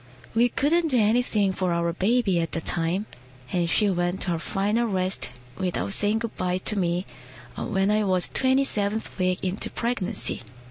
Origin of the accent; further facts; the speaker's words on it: South Korea; moved away as an adult; now in United States; I'm from Korea. I'm a stay-at-home mom here, and before coming to the U.S., I was an elementary school teacher in Korea for 9 years.